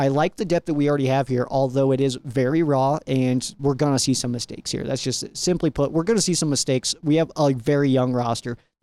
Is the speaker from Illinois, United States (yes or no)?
no; Colorado, United States; when the Rams are out here in my home state, then I do feel pretty good about it